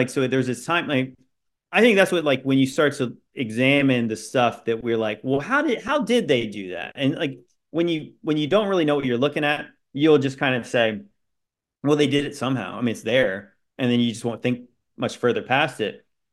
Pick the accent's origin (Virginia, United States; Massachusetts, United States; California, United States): Virginia, United States; when you go through, like, Washington, D.C., I'm from Virginia, so I've been up there many times.